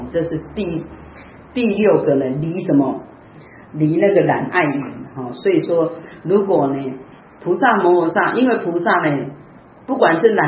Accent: Taiwan; 我们台湾人在台湾都称他飞机师，代表他没有吃人间烟火，他只有吃水果。

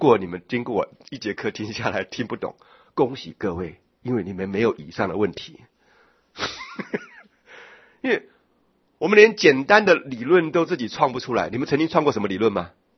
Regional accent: Taiwan; 可是印度人跟我们台湾跟我们中国人不太一样

